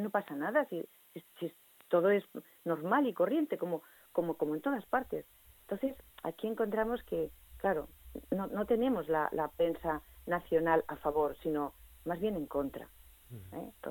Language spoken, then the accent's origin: Spanish; Tarragona, Catalonia, Spain; yo vengo de Tarragona